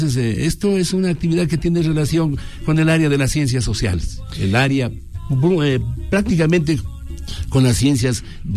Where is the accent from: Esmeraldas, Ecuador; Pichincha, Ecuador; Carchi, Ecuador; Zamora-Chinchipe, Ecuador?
Carchi, Ecuador; El Ángel; mis estudios primarios en una escuelita de mi pueblo, del Ángel